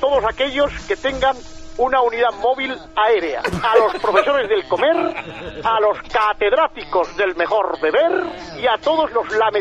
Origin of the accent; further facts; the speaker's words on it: Spain; yo soy español donde los haya.